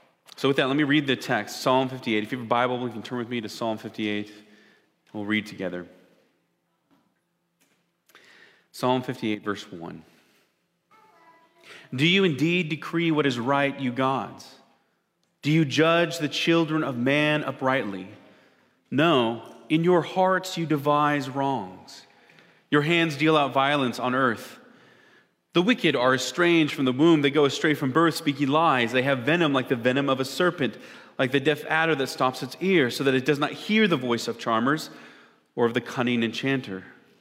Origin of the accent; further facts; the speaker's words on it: Curlew, Washington, United States; also born or lived in Spokane, Washington; I am originally from Spokane. I grew up in Curlew, Washington. 10 bonus points if you know where that is.